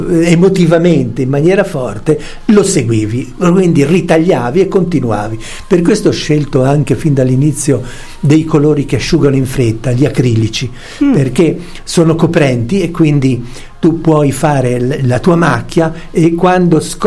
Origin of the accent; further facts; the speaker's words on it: Tuscany, Italy; io ho passato la mia infanzia in Toscana, un'infanzia come quelle di una volta in cui si stava fuori casa nei campi a caccia, pesca e rapina tutto il giorno